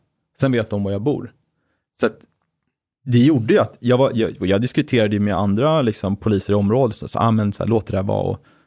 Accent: Sweden; jag är svensk

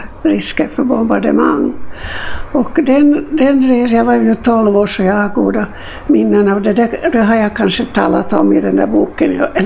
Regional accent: Turku, Southwest Finland, Finland; born there; first language Swedish; Jag är född i Åbo i Finland.

